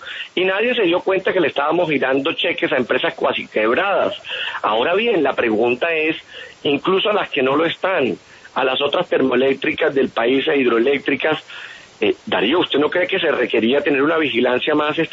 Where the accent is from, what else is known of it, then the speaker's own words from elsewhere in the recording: Colombia; ahora somos los colombianos